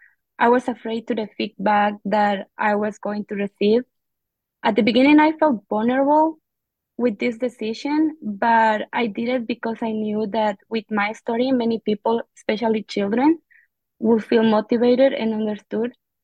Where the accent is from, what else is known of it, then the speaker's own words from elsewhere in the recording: Guatemala; English is a second language; now in United States; Okay, I am from Guatemala. I came to the United States 5 years ago. When I came here, I didn't know any English at all